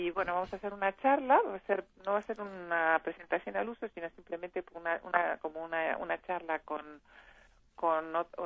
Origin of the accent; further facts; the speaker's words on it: Uruguay; yo soy uruguaya, soy escritora, soy madre, soy abuela